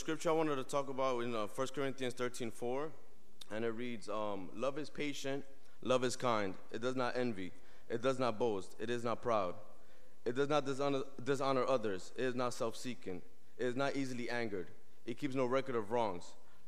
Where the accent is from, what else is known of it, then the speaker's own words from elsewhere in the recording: Bronx, New York, United States; For those who don't know me, I'm originally from the Bronx. I basically did grow up in the church.